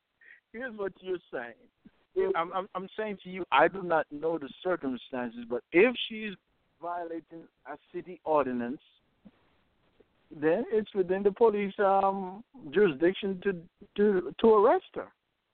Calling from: Tennessee, United States; from Tennessee.

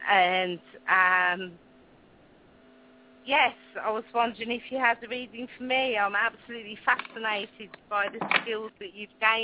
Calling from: United Kingdom

